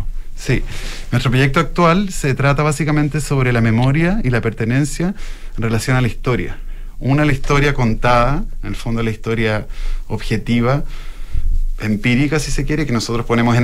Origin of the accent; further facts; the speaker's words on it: Chile; Somos chilenos